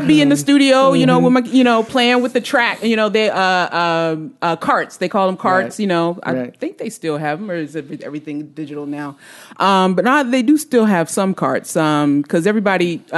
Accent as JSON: {"language": "English", "town": "Gary", "region": "Indiana", "country": "United States", "tie": "born or raised there", "said": "So I grew up in Gary, Indiana. My dad was a radio jock, so he worked in Chicago."}